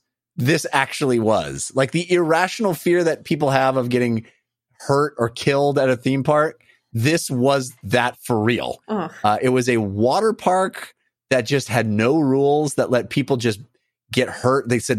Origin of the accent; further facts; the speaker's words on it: West Coast, United States; It's because I grew up on the West Coast.